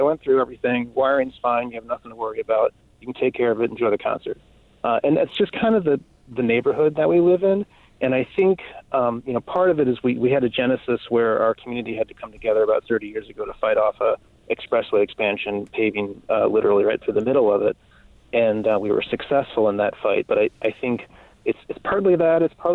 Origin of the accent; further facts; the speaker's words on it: New Orleans, Louisiana, United States; I actually, it's funny, I grew up in New Orleans, so these stories about hurricanes certainly resonate as a child growing up and losing power for 2 weeks.